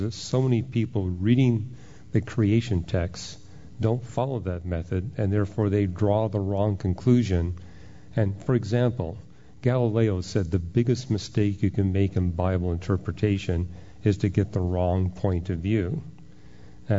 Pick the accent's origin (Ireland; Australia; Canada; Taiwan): Canada; now in Florida, United States; Born and raised and educated in Canada.